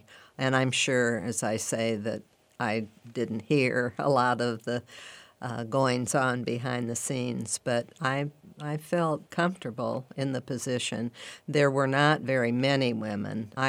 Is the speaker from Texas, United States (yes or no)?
no; Springfield, Illinois, United States; Growing up in Springfield, I always say that you usually either love politics or hate it, because it's certainly a part of our lives here in Springfield.